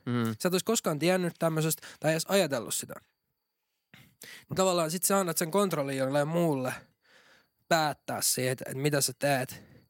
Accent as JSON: {"language": "Finnish", "town": "Kotka", "region": "Kymenlaakso", "country": "Finland", "lives_now": "Turku, Finland", "said": "koska kun mä muutin Kotkasta Turkuun, niin mä olin ihan vittu rääpäle"}